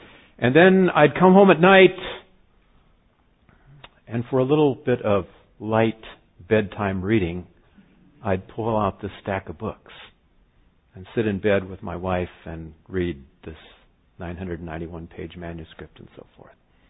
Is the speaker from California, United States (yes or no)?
yes; California, United States; Now, I grew up in California. I liked the warm weather, and I wasn't too anxious to come back to be facing the Michigan winters again.